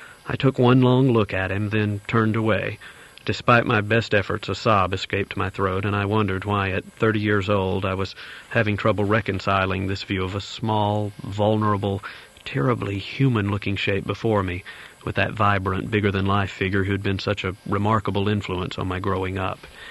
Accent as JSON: {"language": "English", "region": "Alabama", "country": "United States", "tie": "born or raised there", "said": "Growing up in the South, particularly in Alabama, I was a product of state schools"}